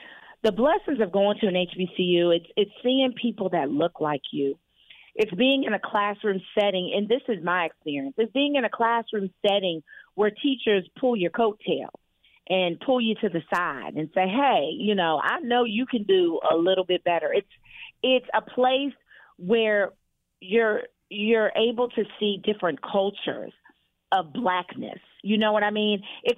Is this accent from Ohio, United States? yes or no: yes; Cleveland, Ohio, United States; also born or lived in Toledo / Saginaw / Jackson; Then from Saginaw, I moved to Jackson, Mississippi. Then I lived in Cleveland, Ohio, where I graduated high school.